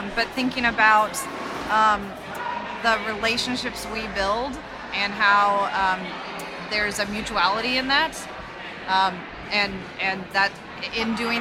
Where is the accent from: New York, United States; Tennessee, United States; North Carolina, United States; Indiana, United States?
Indiana, United States; Indianapolis; I am from Indianapolis